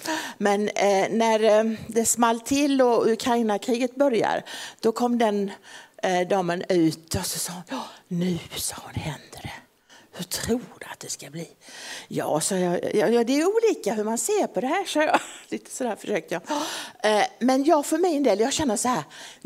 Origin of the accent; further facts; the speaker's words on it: Helsingborg, Skåne, Sweden; För när jag växte upp nere i Helsingborg och så pratade vi med varandra.